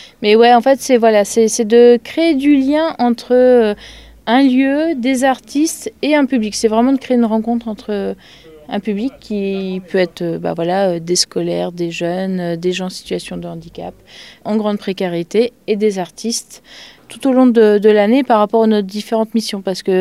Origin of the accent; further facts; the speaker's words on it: Bourges, Centre-Val de Loire, France; je viens de Bourges